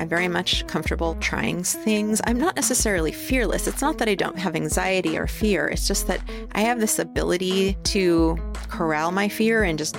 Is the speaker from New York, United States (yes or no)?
yes; New York, United States; born there; And I was born in upstate New York.